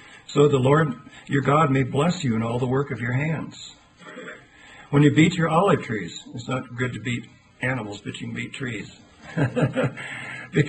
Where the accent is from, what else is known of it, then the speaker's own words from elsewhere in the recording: Scotland, United Kingdom; So being the Scotsman I am, that appealed to me a lot